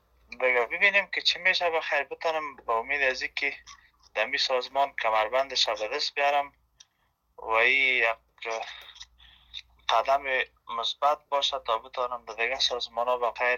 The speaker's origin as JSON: {"language": "Persian", "country": "Afghanistan"}